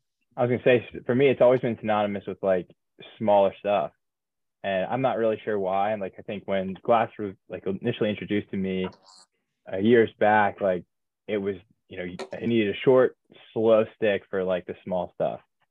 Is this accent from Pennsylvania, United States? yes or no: yes; Reading, Pennsylvania, United States; just trout and smallmouth in Berks County. I'm from Reading, PA.